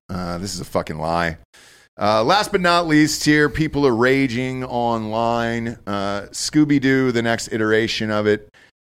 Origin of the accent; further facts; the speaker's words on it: Georgia, United States; That's my home state.